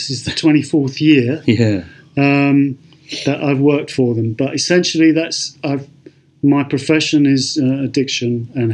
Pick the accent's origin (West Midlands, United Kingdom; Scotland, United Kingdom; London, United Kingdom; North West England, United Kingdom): London, United Kingdom; Yeah, I was born in South London. I was born in Willesden.